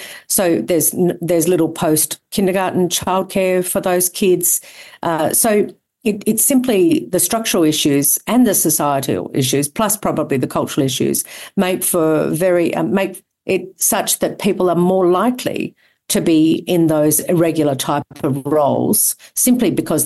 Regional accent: Australia; as an Australian

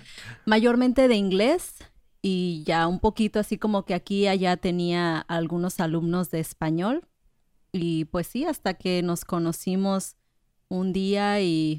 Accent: Colima, Mexico; Yo soy de Colima, más cerca de ustedes.

